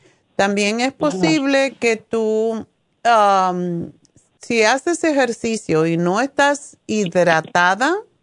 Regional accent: Cuba; los cubanos tenemos que tomar expreso, porque si no, no somos cubanos.

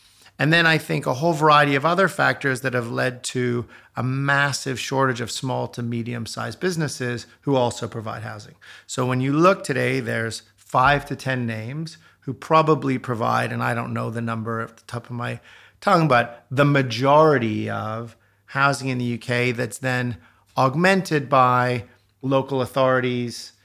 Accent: Toronto, Ontario, Canada; I'm Canadian by background. I grew up in Toronto.

